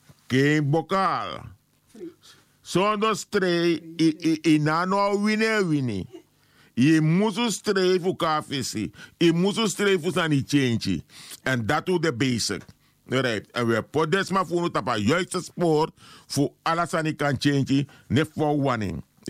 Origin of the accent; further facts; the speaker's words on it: Netherlands; we zijn eenmaal al in Nederland, en wij zijn Nederlanders, we zijn geen tweedehands burger, we zijn echte Nederlanders. Geboren, onze kinderen zijn hier geboren.